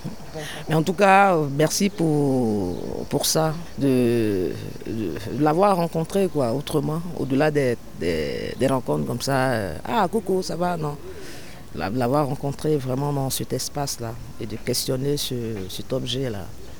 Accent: Côte d’Ivoire; en tant qu'ivoirienne d'origine, de nationalité, voilà, ivoirienne, ouais, je fais mes projets ici

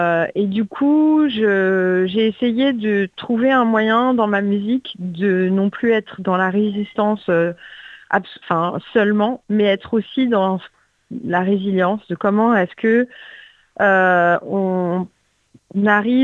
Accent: France; donc moi j'ai grandi en France, j'ai pas beaucoup bougé quand j'étais petite

